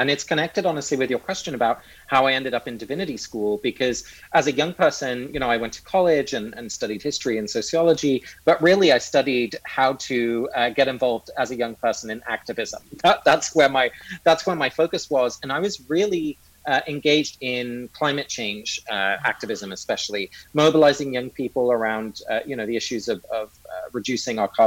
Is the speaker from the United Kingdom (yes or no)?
yes; England, United Kingdom; You know, growing up in England, I didn't know anyone who went to church. My parents were actually both Dutch.